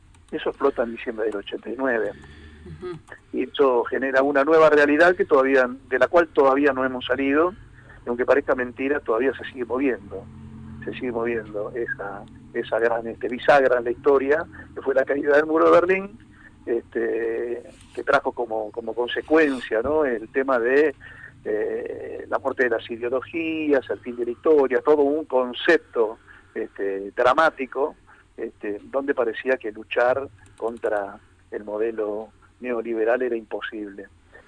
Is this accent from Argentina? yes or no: yes; Argentina; somos los argentinos